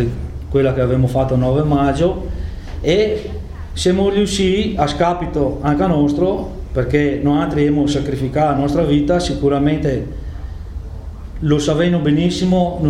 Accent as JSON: {"language": "Italian", "region": "Veneto", "country": "Italy", "said": "E noi altri come veneti, che abbiamo 1100 anni di storia, che abbiamo partecipato a gran parte della storia europea"}